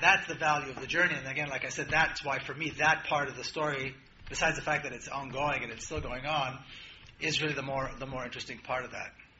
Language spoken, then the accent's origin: English; Jerusalem, Palestine; moved away; So I grew up, I'm from Jerusalem. I've been out of the country for more than 20 years. I don't lose my citizenship. I can come, I can go, I have a house.